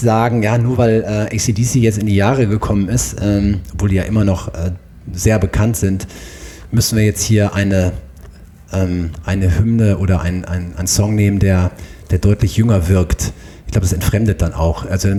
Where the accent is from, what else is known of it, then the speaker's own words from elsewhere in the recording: Rhineland, Germany; Vielleicht als Rheinländer gebe ich euch das mal mit auf den Weg.